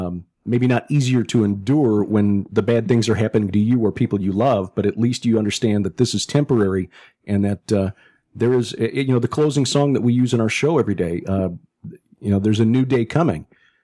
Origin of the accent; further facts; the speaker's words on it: Chicago, Illinois, United States; I, as a kid growing up in Chicago